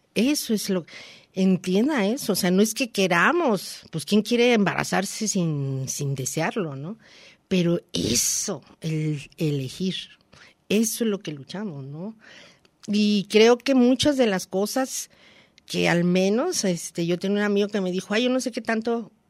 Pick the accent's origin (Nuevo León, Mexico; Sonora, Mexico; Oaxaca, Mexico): Sonora, Mexico; Ciudad Obregón; born there; now in Guadalajara, Mexico; Entonces creo que ahí estuve muy poco y sí nací en Ciudad Obregón.